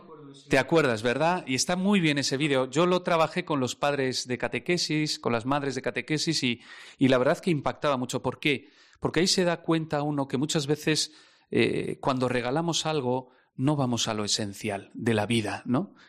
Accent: Azpeitia, Basque Country, Spain; En mi pueblo, que soy de Azpeitia, por ejemplo, todavía siguen los niños saliendo.

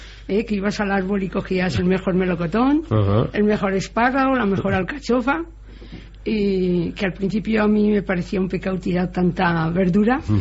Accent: Navascués, Navarre, Spain; also born or lived in Zaragoza; Yo soy de Navascués. Y a los 18 años nos tuvimos que venir a Tudela, que entonces era como si te irías de punta a punta de España, por motivos de trabajo de mi padre. Y luego yo estuve en Zaragoza hasta los 20 años, de 18 a 20 estuve en Zaragoza

